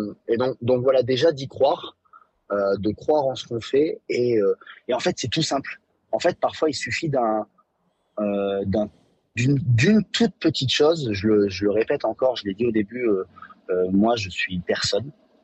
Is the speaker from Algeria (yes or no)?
no; Vichy, Auvergne-Rhône-Alpes, France; j'ai grandi à Vichy